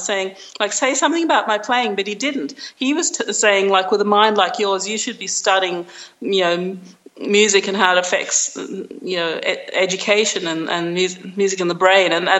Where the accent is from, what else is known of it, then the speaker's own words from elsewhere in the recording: Australia; because I wasn't doing anything, I was from Australia, I wasn't doing anything for the holidays, I ended up going with him